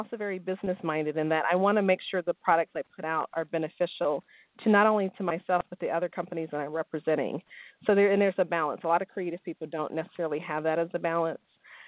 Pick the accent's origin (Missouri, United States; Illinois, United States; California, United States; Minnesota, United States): California, United States; Los Angeles; also born or lived in Texas; the environmental things I saw growing up in Los Angeles before we moved to Texas, and a lot of the visual, you know, cues from living in the inner city in Los Angeles in the 80s and 90s.